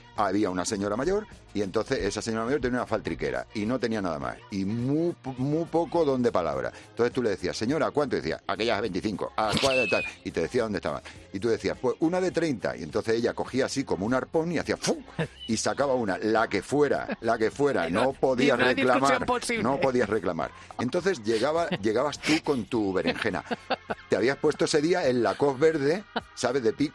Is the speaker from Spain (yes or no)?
yes; Puertollano, Castilla-La Mancha, Spain; Yo soy de Puerto Llano